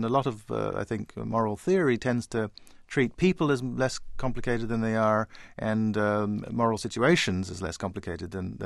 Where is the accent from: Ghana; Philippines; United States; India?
Ghana; I admire enormously the work that Mother Teresa did to create the Mother Teresa homes, as one in my hometown in Ghana